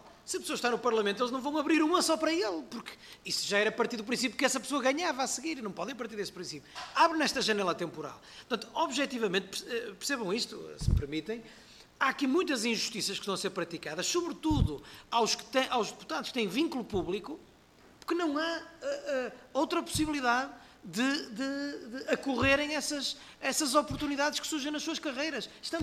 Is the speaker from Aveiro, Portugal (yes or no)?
no; Braga, Portugal; o PSD apresenta 19 deputados candidatos no distrito de Braga, que é aquele de onde eu sou oriundo.